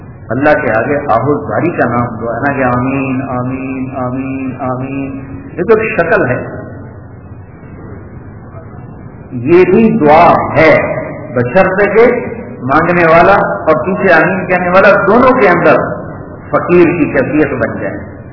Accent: Punjab, Pakistan; تو ان کی ایک جماعت میرے گاؤں میں آئی, تو لمبا میں ضلع خانوال میں

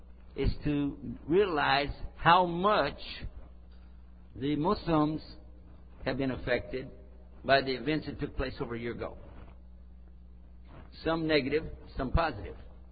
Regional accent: Virginia, United States; Today we're broadcasting almost live all the way from my home state of Virginia where I live now.

